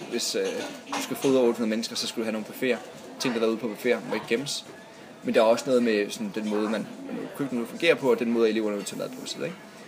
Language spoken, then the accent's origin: Danish; Region of Southern Denmark, Denmark; also born or lived in Copenhagen; jeg er fra Syfyn, ja. … og jeg er født her i Mørrebro og vokset op på Syfyn.